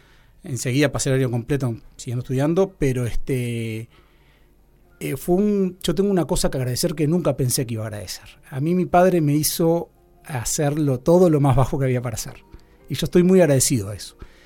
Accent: Uruguay; yo soy de América Latina, de Uruguay

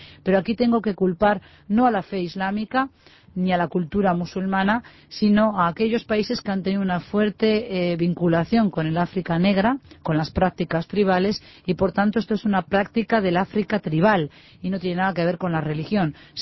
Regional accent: Spain; born there; en mi país natal, en España

